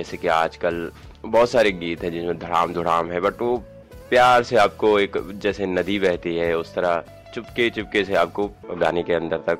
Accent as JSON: {"language": "Hindi", "region": "Uttarakhand", "country": "India", "said": "और मैं भी उत्तराखंड का रहने वाला हूँ, मैं पहाड़ों से हूँ"}